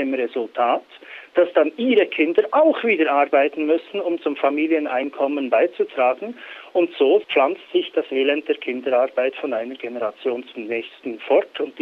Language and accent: German; Switzerland; sondern auch hier bei uns in der Schweiz im Inland, um entsprechende Aufklärungs- und Kampagnearbeit zu leisten.